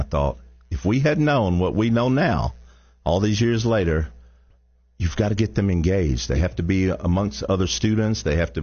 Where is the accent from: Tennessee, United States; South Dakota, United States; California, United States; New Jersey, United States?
Tennessee, United States; Alcoa; growing up in Alcoa, I grew up near Knoxville and all of that.